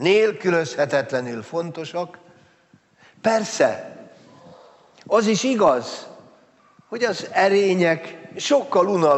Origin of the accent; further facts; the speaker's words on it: Győr, Győr-Moson-Sopron, Hungary; Végtelenül szégyeltem magam győri lévén